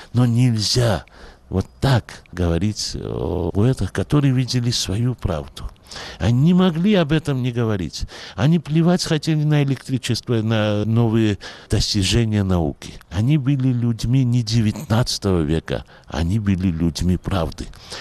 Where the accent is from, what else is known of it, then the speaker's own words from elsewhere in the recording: Georgia; Я очень горд, и мы вообще грузины очень горды